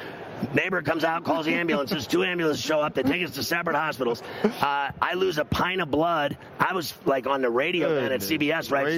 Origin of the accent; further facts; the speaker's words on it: Pittsburgh, Pennsylvania, United States; I was from Pittsburgh as a kid.